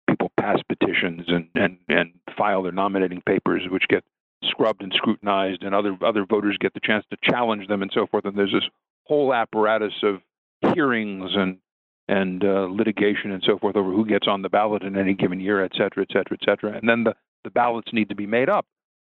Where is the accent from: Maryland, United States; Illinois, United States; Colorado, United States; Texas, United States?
Illinois, United States; Chicago; I sit here, I'm in Chicago at this moment. I'm a Chicagoan.